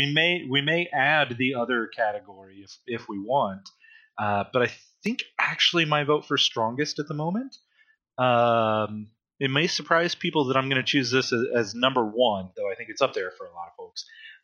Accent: United States; It's just, man, I'm American. I want to shorten that as much as possible.

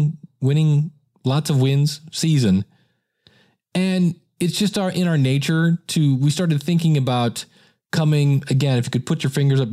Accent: Akron, Ohio, United States; born there; also born or lived in Cleveland; I was born in Akron, Ohio. I lived

